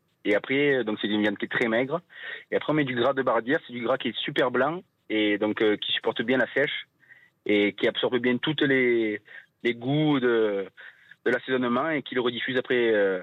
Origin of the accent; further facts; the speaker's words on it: Beaucaire, Occitanie, France; Et moi, je suis originaire de Beaucaire, donc à 6 km de Valabrègue.